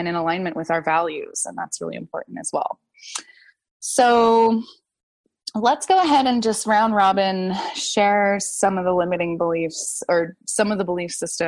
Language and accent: English; United States; We grew up in America. We grew up in the Western world. We've got money stories.